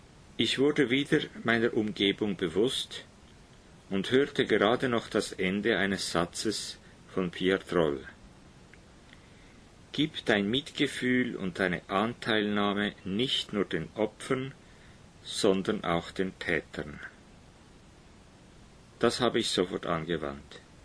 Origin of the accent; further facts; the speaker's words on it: Switzerland; Ich bin Schweizer und kannte das Ausmaß der Bombardierung nicht.